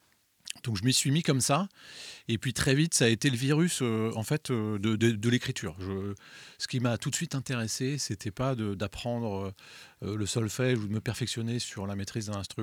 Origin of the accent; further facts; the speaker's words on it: France; Parce que j'estimais qu'écrire en anglais, quand on est français, c'était pas satisfaisant pour moi.